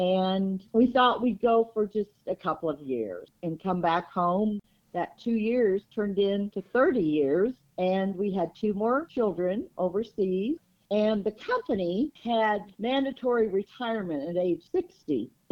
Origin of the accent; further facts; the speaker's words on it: Farmington, New Mexico, United States; and I grew up in Farmington and graduated from high school, Farmington High School, in 1969.